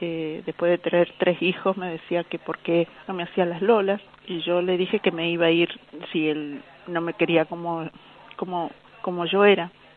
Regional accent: San Juan, Argentina; now in Buenos Aires, Argentina; de San Juan

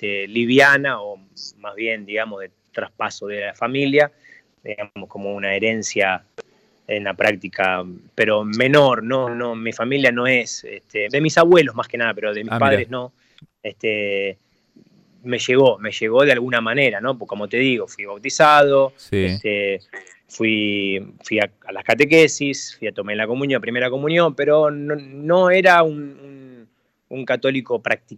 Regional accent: Lanús, Buenos Aires Province, Argentina; moved away as an adult; now in Portland, United States; casi 9 años en Lanús. Tuve un paso por Europa, por Portugal, por España y después me vine para Estados Unidos después de otro paso por Lanús y hace 7 años que vivo acá en Portland, en Oregon.

